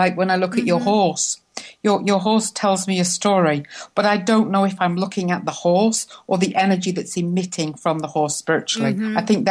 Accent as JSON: {"language": "English", "region": "England", "country": "United Kingdom", "said": "Now, that's big to me. I'm English."}